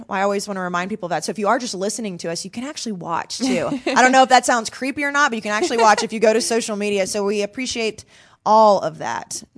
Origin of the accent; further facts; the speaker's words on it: Dallas, Texas, United States; I mentioned that I'm wearing my Cowboys blue because obviously I'm from Dallas and I'm going to hold on to it as long as possible.